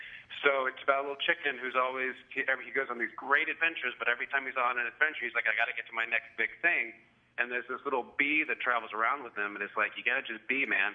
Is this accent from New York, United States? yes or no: yes; West Point, New York, United States; born there; I was born in West Point, New York, because my dad taught nuclear physics at West Point